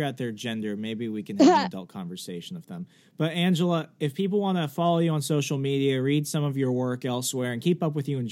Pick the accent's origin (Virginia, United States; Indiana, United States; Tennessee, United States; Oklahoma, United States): Virginia, United States; And growing up in Fairfax County, you know, Fairfax County, Virginia ruins it for the rest of the Commonwealth.